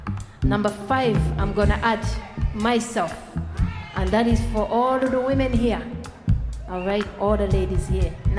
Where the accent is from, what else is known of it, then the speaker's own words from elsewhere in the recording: Gambia; most people think I'm from Zambia. When I say Gambia, they say Zambia. I say, no, Gambia, G.